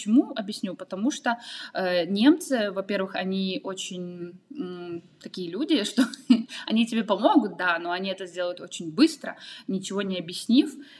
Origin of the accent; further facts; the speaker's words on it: Kazakhstan; Да, русский я взяла, потому что я из Казахстана, и у нас считается русский как иностранный.